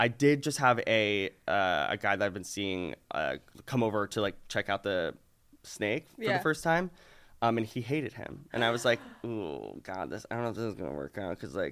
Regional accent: Long Island, New York, United States; I'm from Long Island, so I can say that. We're part of the tri-state area, yeah.

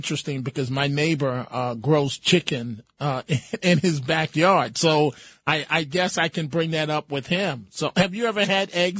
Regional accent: New York, United States; I guess because I'm a New Yorker

